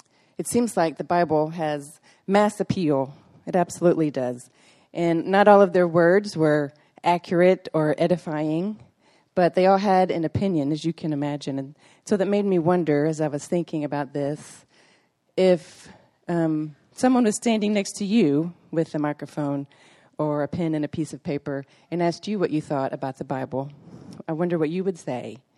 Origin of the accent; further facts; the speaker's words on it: Tyler, Texas, United States; But I live here. I'm from Tyler. My husband's a pastor in town